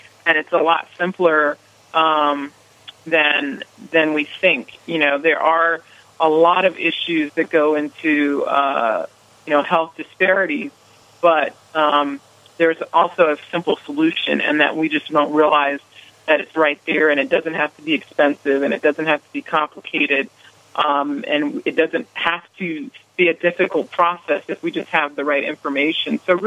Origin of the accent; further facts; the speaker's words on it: Alabama, United States; You know, I grew up in Alabama, and I like flavor. I like lots of rich flavor.